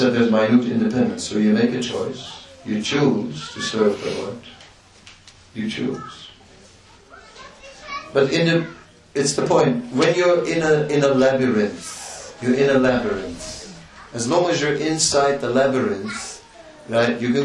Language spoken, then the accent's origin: English; Netherlands; English is a second language; I said, I can swim, I'm from Holland, we can swim.